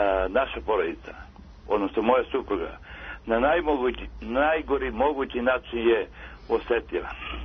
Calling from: Pirot, Southern and Eastern Serbia, Serbia; Ja sam iz Pirota.

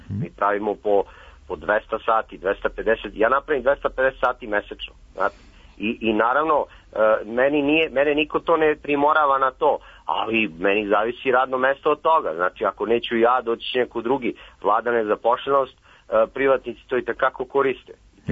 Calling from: Kragujevac, Šumadija, Serbia; iz Kragovica.

